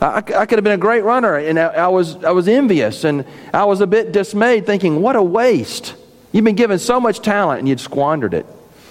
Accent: Birmingham, Alabama, United States; Growing up in Birmingham, Alabama, as I did, my high school sport was track and cross country.

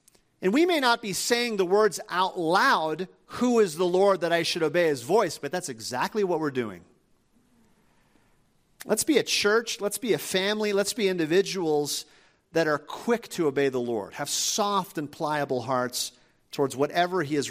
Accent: Minnesota, United States; Growing up in Minnesota, we had a farmer, a friend, real close friend, and he was notorious.

